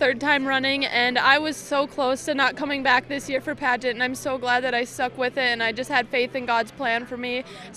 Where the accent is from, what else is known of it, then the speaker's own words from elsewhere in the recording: Dunn Center, North Dakota, United States; I am from Dunn Center, North Dakota. I'm a West River girl, proud and true.